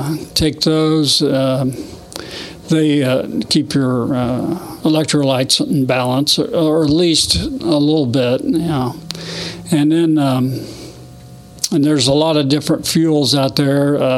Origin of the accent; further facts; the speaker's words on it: Indiana, United States; I grew up in. South of Columbus here, and my parents had a farm in around Scipio area, and went to school in Jennings County